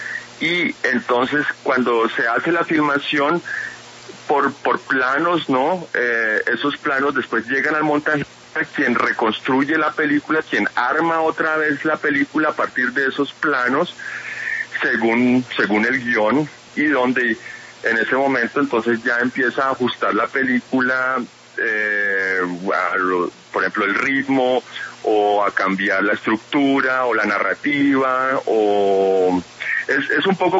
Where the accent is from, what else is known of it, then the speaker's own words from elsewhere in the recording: Cali, Valle del Cauca, Colombia; mi papá es francés y mi mamá es colombiana, pero yo nací y crecí en Cali.